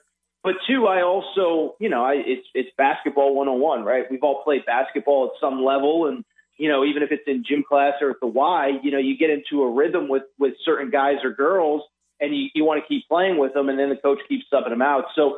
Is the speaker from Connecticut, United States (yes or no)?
yes; Connecticut, United States; growing up in Connecticut, you know, the Northeast basketball thing matters to me more than most people.